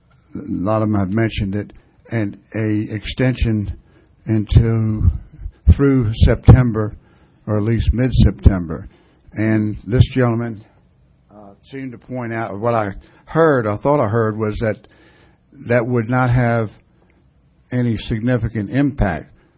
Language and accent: English; Reedville, Virginia, United States; from Reedville area, mouth of the Potomac River.